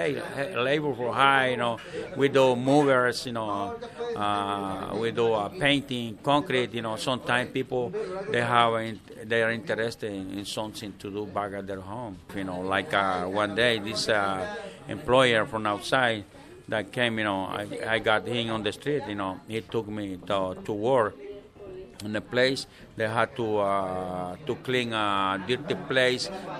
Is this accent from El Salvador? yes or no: yes; El Salvador; moved away; Well, I'm from El Salvador. … I got family down there, you know. I've been here for long, you know, more than 30 years now.